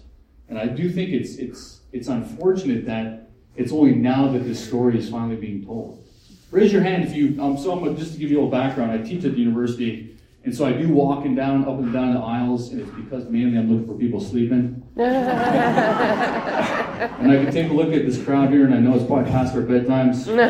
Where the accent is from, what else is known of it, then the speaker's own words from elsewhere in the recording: Fort Yukon, Alaska, United States; Growing up in Fort Yukon, you hear about John Fredson. And so for the Gwich'in people, you know, Gwich'in, and that's kind of like our George Washington, right?